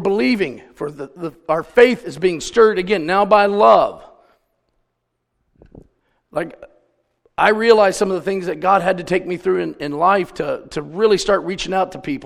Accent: Ohio, United States; I said, I'm from Ohio. I know what cold weather is about.

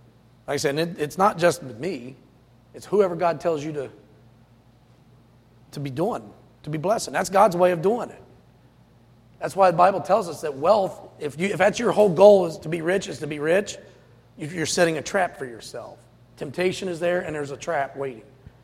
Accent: Highland, Ohio, United States; She's from Northmore, I'm from Highland.

